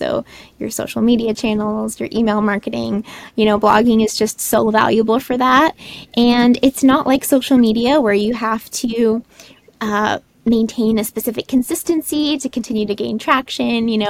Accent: Kentucky, United States; So I worked with a wedding client here in my home state, actually, in Kentucky, last year.

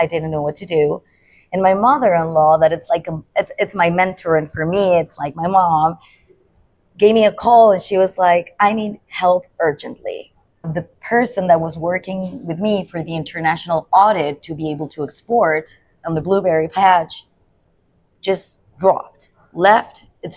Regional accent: Santiago, Santiago Metropolitan Region, Chile; all the time I was raised in Chile capital, in Santiago, a big city. My family is, my biological family is from the city. They had nothing to do with farms.

